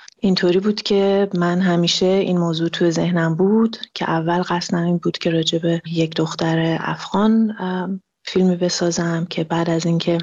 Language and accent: Persian; Mashhad, Razavi Khorasan, Iran; moved away as an adult; من مشهد بزرگ شدم، من متولد مشهد هستم و تا 18 سالگی در مشهد زندگی می کردم.